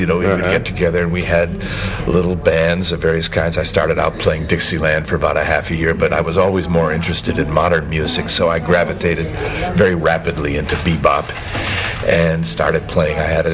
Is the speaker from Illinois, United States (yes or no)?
yes; Chicago, Illinois, United States; now in San Francisco, United States; I've been in the San Francisco Bay Area ever since, and now I feel like a native, even though I grew up in the Chicago area.